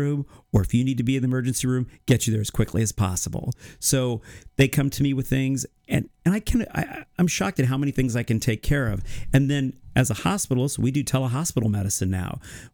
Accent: Iowa, United States; I mean, I'm from Iowa. Would I be here otherwise? I don't know. Probably not. But I left, trained in Utah, and I'm like, well, I kind of like Iowa. I'm going to come back.

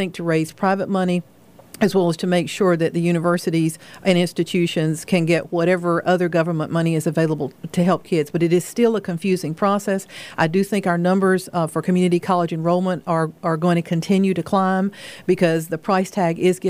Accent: Graham, North Carolina, United States; I'm probably one of the proudest people ever born and raised in Graham, North Carolina, half an hour down the road.

